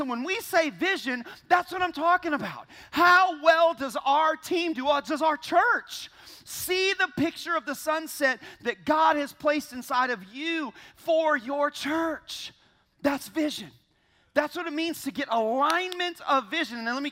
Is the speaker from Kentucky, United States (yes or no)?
no; Florida, United States; I'm from Florida